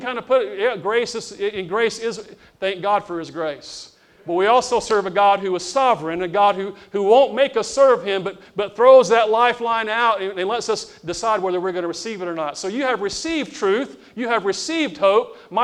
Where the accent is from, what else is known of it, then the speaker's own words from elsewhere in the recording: United States; I'm American, you know